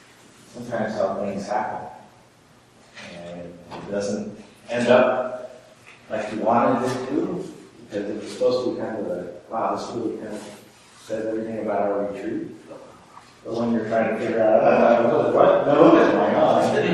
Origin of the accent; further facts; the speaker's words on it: Bellwood, Nebraska, United States; I always think about growing up in Bellwood, Nebraska, which is about 10 miles, 12 miles from David City, and 15 miles from Columbus, living between there down in the Platte River Valley.